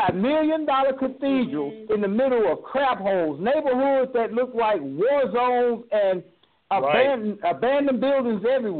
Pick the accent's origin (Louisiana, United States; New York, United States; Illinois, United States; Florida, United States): Louisiana, United States; because I'm from the Cooper Road. And on the Cooper Road, we got 35 churches.